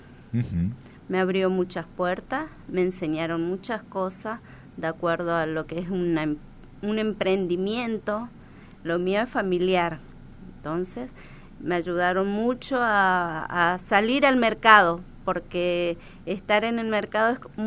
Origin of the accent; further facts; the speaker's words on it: Posadas, Misiones, Argentina; also born or lived in Buenos Aires; Soy de acá de Posadas.